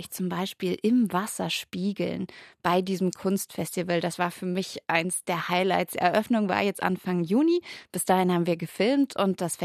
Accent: Brandenburg, Germany; Ich komme nämlich selbst aus dem Spreewald

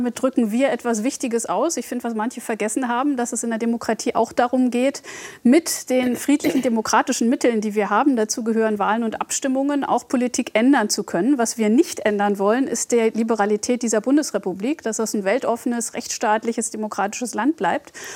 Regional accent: Brandenburg, Germany; Deshalb bin ich hier als Brandenburgerin bei Ihnen.

